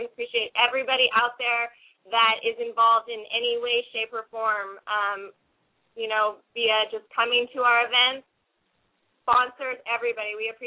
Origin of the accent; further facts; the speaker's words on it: Boston, Massachusetts, United States; Hey, I'm from Boston. Bring it on.